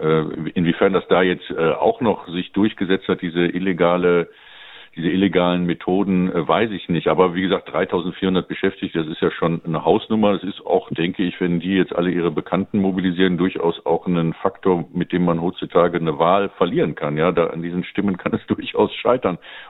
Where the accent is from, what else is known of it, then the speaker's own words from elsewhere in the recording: Cologne, North Rhine-Westphalia, Germany; Köln ist da so ein bisschen ab vom Schuss. Es war auch gut, also ist auch in Ordnung gewesen, ist meine Heimatstadt, aber ich brauchte jetzt mal einen Tapetenwechsel und neue Horizonte.